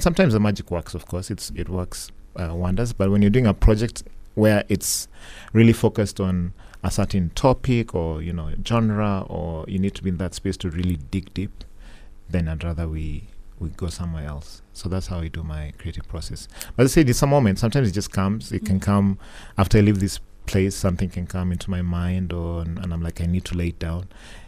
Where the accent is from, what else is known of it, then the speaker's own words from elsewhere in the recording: Kenya; I am from Kenya